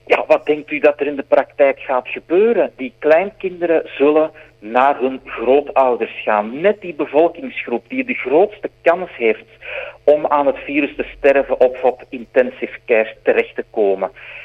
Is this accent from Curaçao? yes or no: no; Flanders, Belgium; toen de coronapandemie uitbrak bij ons in Vlaanderen